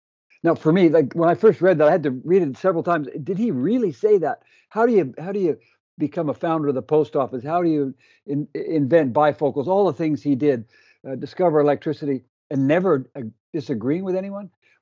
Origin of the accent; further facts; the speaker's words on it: Canada; I'm a Canadian boy